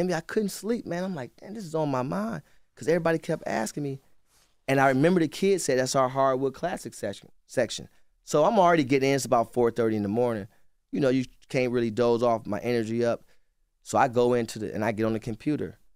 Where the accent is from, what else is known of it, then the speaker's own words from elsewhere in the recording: Cleveland, Ohio, United States; I'm from Cleveland. They're from Akron. We wasn't friends.